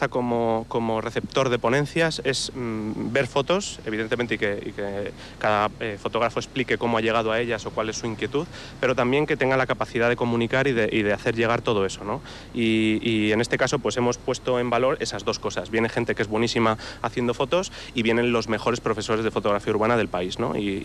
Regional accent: Madrid, Community of Madrid, Spain; moved away; Llevo aquí viviendo 6 años, yo soy de Madrid y desde que he venido

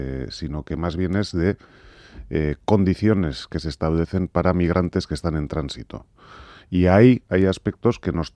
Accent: San Sebastián, Basque Country, Spain; yo creo que ha sido irrespetuosa absolutamente y ofensiva para los que somos donostiarras

